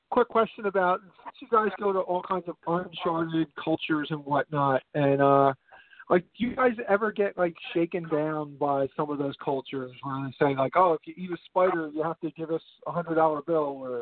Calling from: Philadelphia, Pennsylvania, United States; calling from Philadelphia.

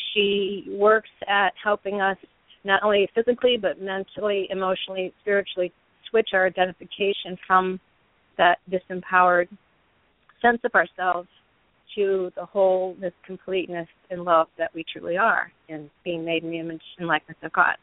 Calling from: Massachusetts, United States; calling from Massachusetts.

